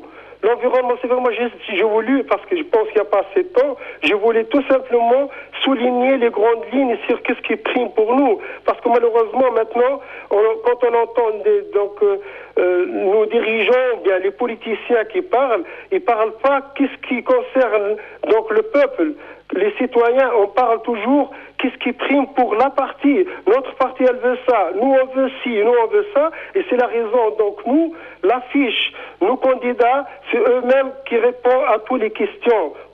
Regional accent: Switzerland; je suis tunisien, je suis suisse d'origine tunisienne

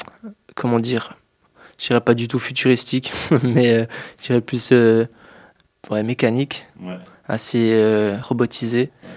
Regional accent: Corgémont, Bern, Switzerland; C'est là où j'ai grandi. Enfin, j'ai grandi à Corgémont, mais c'est vrai qu'au fur et à mesure, on se déporte sur les grandes villes.

